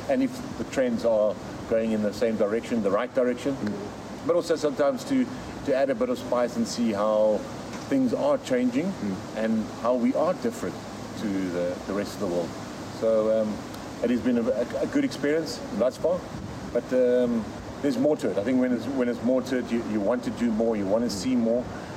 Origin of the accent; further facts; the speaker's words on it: South Africa; first and foremost, I must always say that I am a South African.